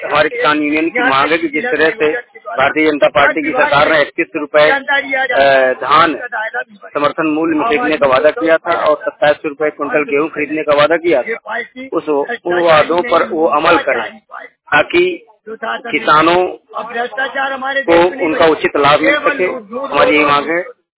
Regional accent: Basda, India; मैं ग्राम पंचायत बसदा से हूँ

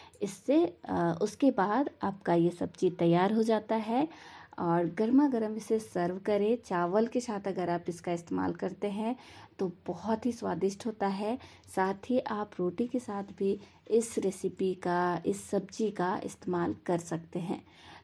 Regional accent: Gajni, Jharkhand, India; और मैं गजनी गांव की रहने वाली हूं। लोहरदगा जिला अंतर्गत यह गांव पड़ता है

